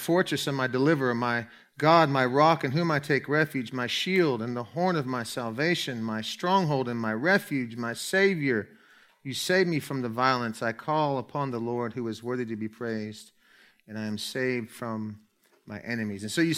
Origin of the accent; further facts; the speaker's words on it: Alaska, United States; I know what I'm doing. I'm from Alaska. We got all kinds of surfing.